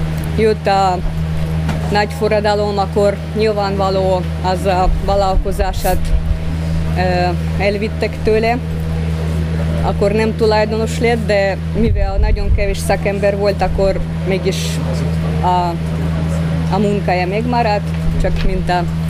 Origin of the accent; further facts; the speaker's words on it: Astrakhan, Astrakhan Oblast, Russia; now in Paks, Hungary; és Pakson lakom. És igaz, hogy Szovjetunióban születtem, egy nagy pári városban, Asztrahányban. Ez a Oroszországnak a déli határnál fekszik, a Kaszpi-tengernél